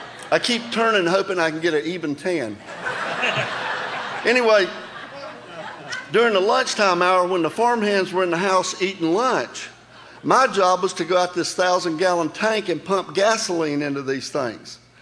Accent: Jacksonville, Florida, United States; also born or lived in Hazelhurst, Georgia; As a little boy, I grew up in Jacksonville, Florida. My father was a trucker. And in the summertime months, my family would send me to South Georgia, a little town where I was born called Hazelhurst, Georgia.

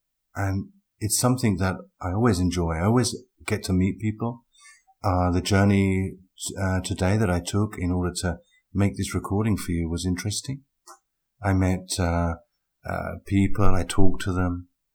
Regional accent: England, United Kingdom; Maybe this is me being very English, but I feel so much more comfortable when there's platform 1, 2, 3, 4, 5, 6, and 7.

